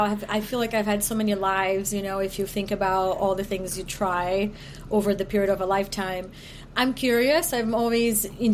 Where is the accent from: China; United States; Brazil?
Brazil; English is a second language; growing up in Brazil in not an advantageous family, being an artist was not a choice.